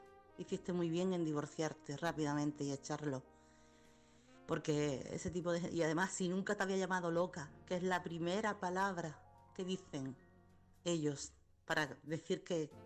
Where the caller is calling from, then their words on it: Chiclana de la Frontera, Andalusia, Spain; corresponsal de Chiclana.